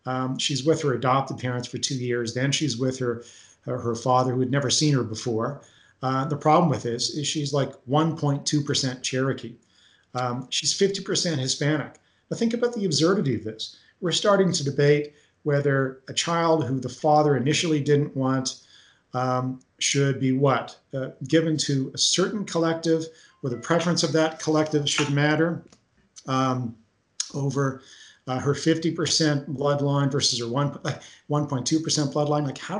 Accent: Kelowna, British Columbia, Canada; I grew up in Kelowna.

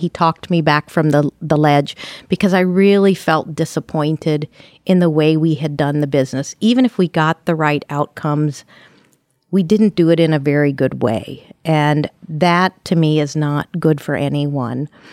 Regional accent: Indiana, United States; Yes, we're all German Catholics down there, located, you know, with a monastery in my hometown and a seminary, St. Meinrad, just down the road

